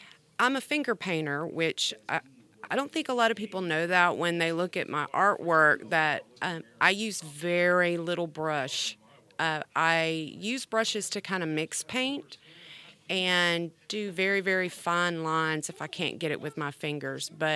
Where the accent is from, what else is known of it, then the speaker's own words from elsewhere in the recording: Florida, United States; now in Birmingham, United States; I used to kind of say, oh, well, I'm from Florida. That's my home state. That's my hometown.